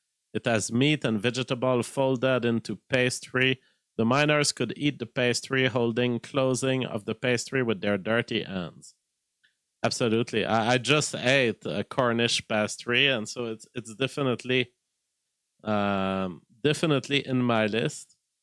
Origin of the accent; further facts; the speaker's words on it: Canada; Because as a Canadian, there's this idea that if you go in a convenience store, you can buy a little can of iced tea.